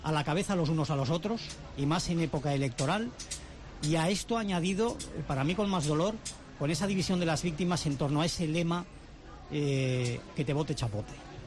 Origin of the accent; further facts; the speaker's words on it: Santander, Cantabria, Spain; qué podríamos hacer como santanderinos, como cántabros un poquito